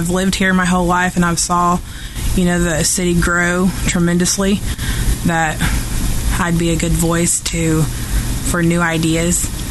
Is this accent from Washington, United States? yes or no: yes; Washington, United States; I've lived here all my life, born and raised in Washington.